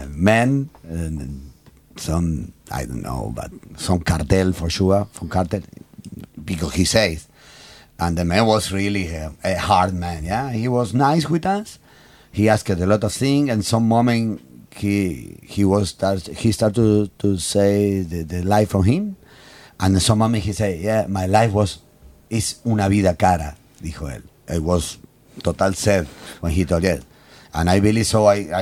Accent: Argentina; English is a second language; just because I come from Argentina, so I born with this, you know.

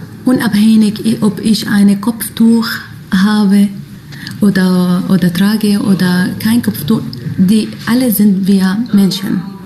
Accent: Syria; German is a second language; now in Germany; Ja, ich komme aus Syrien. Seit 6 Jahren bin ich in Deutschland.

